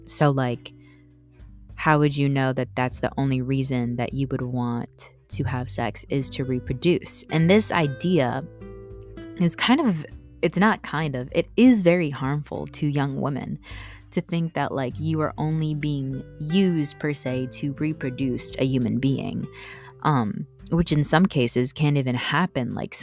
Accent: Philippines; I'm from the Philippines, as you guys know.

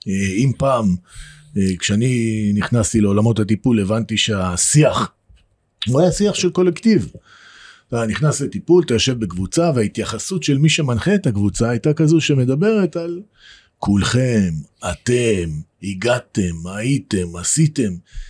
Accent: Beersheba, Southern District, Israel; בעצם זה הגדילה שלי וההתפתחות שלי בבאר שבע. גדלתי בשכונה ד', עם כל הדברים הטובים שבה, ועם כל האהבה שלי כמובן לעיר באר שבע.

